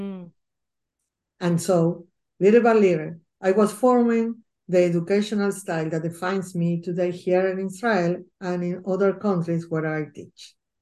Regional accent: Argentina; I grew up and studied in Argentina, where I was had the fortune to experiment in many styles of education, including my secondary studies completed during the military directorship.

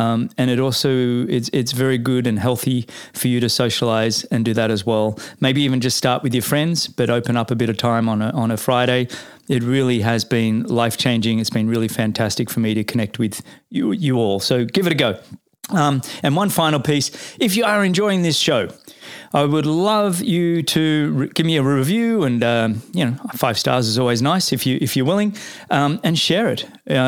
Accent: Australia; I'm an Australian.

